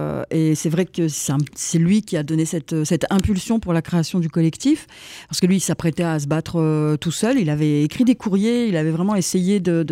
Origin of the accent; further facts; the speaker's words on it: Toul, Grand Est, France; je suis de Toulouse, je suis née à Toul, j'ai vécu longtemps à Toul, j'ai travaillé longtemps aussi.